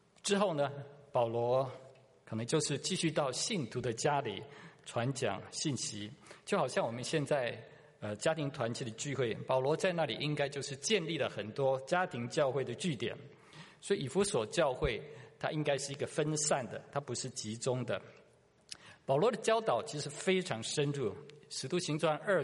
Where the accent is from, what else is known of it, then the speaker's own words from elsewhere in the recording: Taiwan; 我在台湾乡下的地方长大的时候，常常看到路边田里都有一个土地公庙